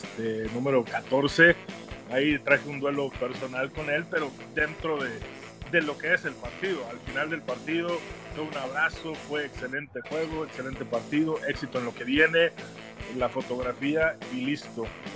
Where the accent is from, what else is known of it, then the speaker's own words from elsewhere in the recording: Mexico; Pero yo como mexicano, yo veo un extranjero que me viene a dar competencia